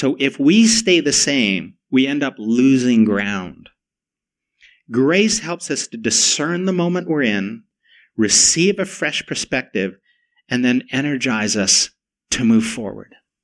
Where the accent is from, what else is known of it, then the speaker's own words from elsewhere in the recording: Canada; also born or lived in United States; Since I've moved back to Canada, I'm Canadian, but I lived a number of years in the United States. And moving back to Toronto, which is the biggest city I've ever lived in, which is the most global city I've ever lived